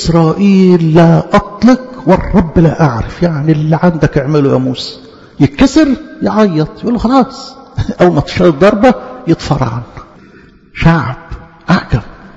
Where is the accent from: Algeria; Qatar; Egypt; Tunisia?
Egypt; ما احنا أصلا مصريين